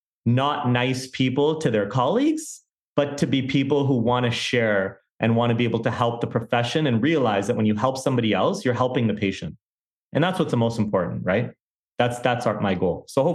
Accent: Pakistan; And then I buy it at a discount because I'm Pakistani.

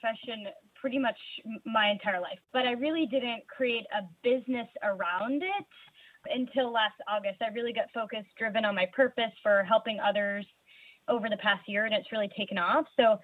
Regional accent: Boston, Massachusetts, United States; also born or lived in North Carolina / San Diego; I'm in California, but I've lived all over the country. I'm from Boston originally. I've lived in North Carolina. I've lived in San Diego. I'm now here in the Bay Area.

